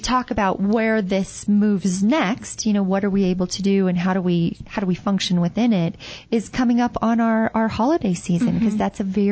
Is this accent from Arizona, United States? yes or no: yes; Tucson, Arizona, United States; I lived in Arizona all of my life. I grew up in Tucson, and I didn't go to the Grand Canyon until I was an adult.